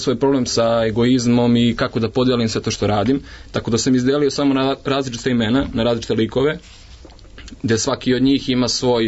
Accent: Gornji Milanovac, Šumadija and Western Serbia, Serbia; Ne, ja sam iz Gornjeg Milanovca.

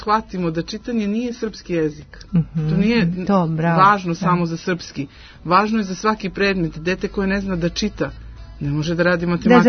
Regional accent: Serbia; ja sam Srpkinja

